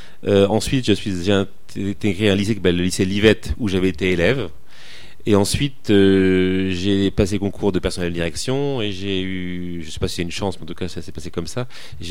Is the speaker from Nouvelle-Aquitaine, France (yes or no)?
no; Nantes, Pays de la Loire, France; also born or lived in Cahors / Paris; je suis né à Cahors, une ville connue pour son vin, qui est près de l'Auvergne. Et très rapidement, je suis venu à Nantes, une ville de l'Ouest. Et donc, j'ai fait mes études à Nantes